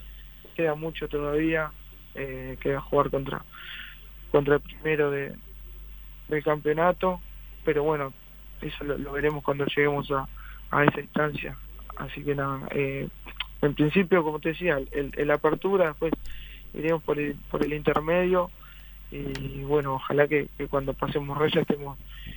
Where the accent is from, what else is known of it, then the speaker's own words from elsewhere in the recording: Montevideo, Uruguay; No, yo soy de Flor